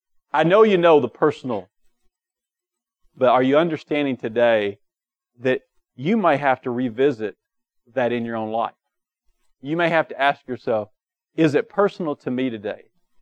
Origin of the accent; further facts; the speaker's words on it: Kentucky, United States; We're from Kentucky, so that's why he gets the Bluegrass Goddess.